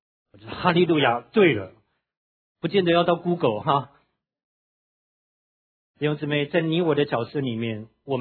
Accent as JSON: {"language": "Chinese", "country": "Taiwan", "tie": "born or raised there", "said": "我小的时候住在眷村里面"}